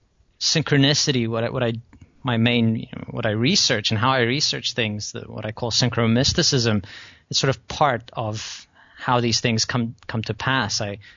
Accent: Winnipeg, Manitoba, Canada; Originally, I was in a store here in Winnipeg, in my hometown Winnipeg

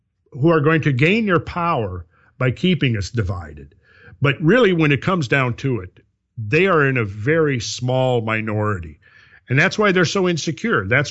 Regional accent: United States; as an American, I'm a real staunch believer in the idea of freedom

